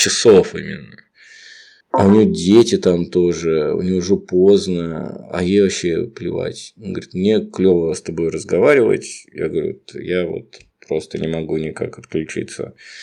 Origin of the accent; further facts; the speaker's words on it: Moscow, Russia; Да мне стыдно, что я из Москвы.